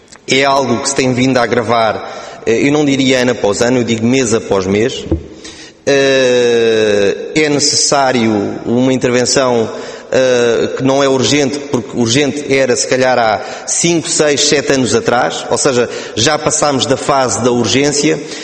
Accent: Oeiras, Lisbon, Portugal; Eu, como sou do Oeiras

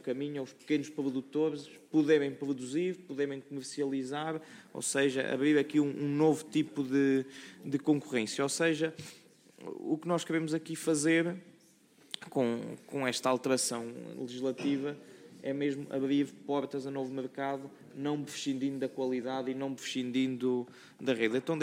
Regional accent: Guarda, Portugal; ir daqui à Guarda de onde eu sou

